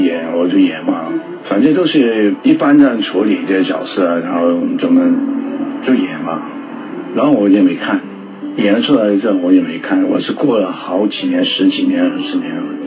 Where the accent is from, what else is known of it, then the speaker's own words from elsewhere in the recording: Hong Kong; 我们香港人基本上是这样子的，工作工作工作工作，没有生活的，